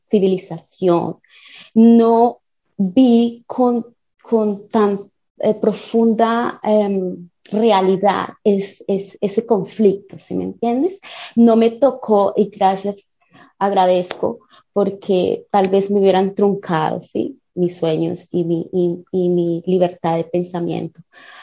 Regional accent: Líbano, Tolima, Colombia; Yo soy del Líbano, Tolima, pero pues crecí una gran parte de mi niñez dentro de una finca alrededor de un río con muchos árboles, mucha naturaleza, muchos animalitos por todos lados.

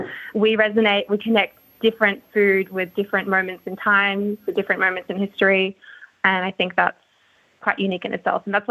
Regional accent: Sydney, New South Wales, Australia; For example, I grew up in Sydney

